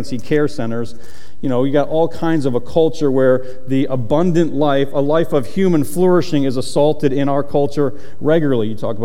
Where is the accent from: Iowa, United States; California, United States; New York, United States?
New York, United States; Syracuse; I'm from Syracuse, New York.